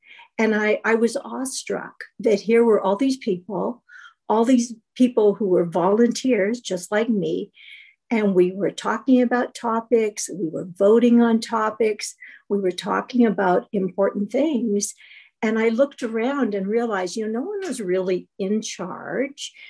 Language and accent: English; Sedona, Arizona, United States; from Sedona. Glad to be here tonight.